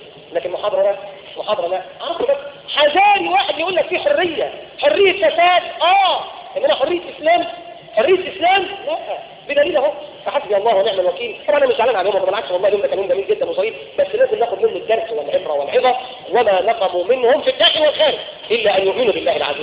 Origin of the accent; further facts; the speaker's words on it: Egypt; يعني انا مصري واحب مصر واحب بلدي.